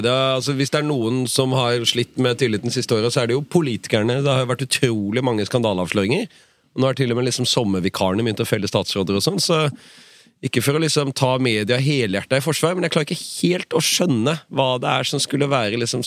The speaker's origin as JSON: {"language": "Norwegian", "region": "Agder", "country": "Norway", "said": "Og jeg som sørlending mener jo, når det endelig skjer noe I Agder, så må vi jo backe opp under det."}